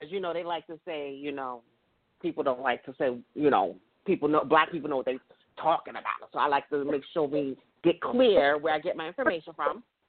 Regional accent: New York, United States; you know, I'm from New York, so I know.

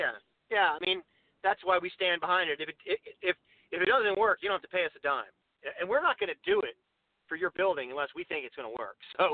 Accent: Virginia Beach, Virginia, United States; Because I'm from Virginia Beach, and I know a lot of people that own hotels

